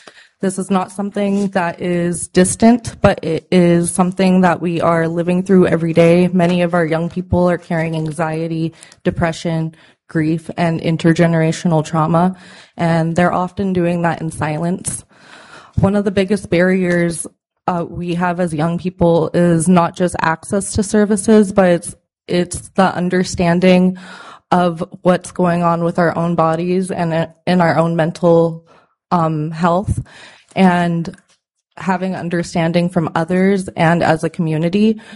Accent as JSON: {"language": "English", "town": "Fort Yukon", "region": "Alaska", "country": "United States", "said": "I'm from Fort Yukon, but I'm currently learning my ancestral language up at UAF, Alaska Native Language Center. And I am Gwetchin"}